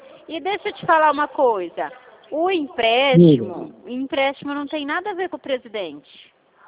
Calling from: Dracena, São Paulo, Brazil; Ó, no lugar de São Paulo, aqui a cidade da onde eu falo é Dracena, chama Dracena.

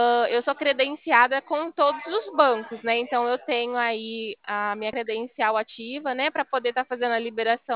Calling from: São Paulo, Brazil; Eu falo do estado de São Paulo.

